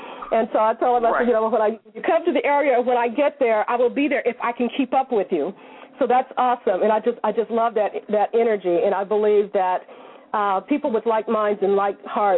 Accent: United States; And so he said, you're from the States, aren't you? And I said, yeah.

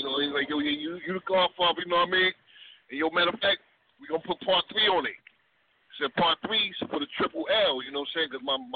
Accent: Brooklyn, New York, United States; Growing up in Brooklyn around my auntie, you know what I'm saying?

